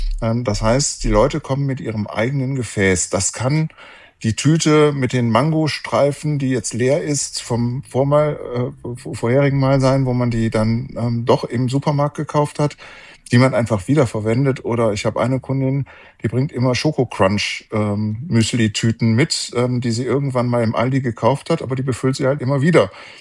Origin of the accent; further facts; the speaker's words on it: Aachen, North Rhine-Westphalia, Germany; bin viel durch die Gegend gezogen und irgendwann wollte ich da bleiben, wo ich herkomme, nämlich in Aachen.